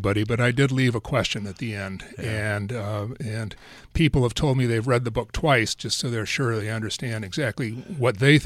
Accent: Midwest, United States; also born or lived in California; I'm a retired lawyer. I grew up in the Midwest. I practiced in the Midwest and the East Coast. And eventually I moved to California.

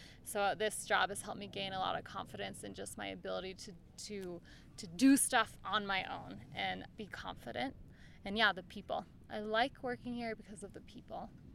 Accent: Colorado, United States; I'm from Colorado, and I lived in a suburb of Colorado near Denver

